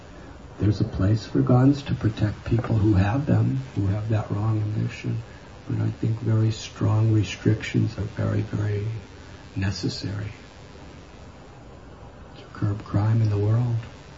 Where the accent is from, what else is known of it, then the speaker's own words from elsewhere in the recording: United States; now in India; So, from my perspective, I was born and raised in America, and I've been living in India more or less since 1970, for the past 42 years.